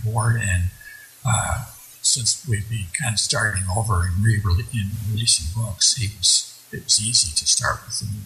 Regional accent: Alamogordo, New Mexico, United States; now in Colorado Springs, United States; I grew up in Alamogordo, New Mexico, near White Sands.

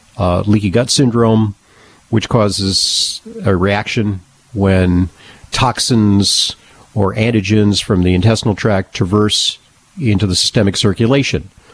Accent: Manhattan, New York, United States; I'm from Big Town. I'm from Big Town, New York. We also refer to it as Manhattan.

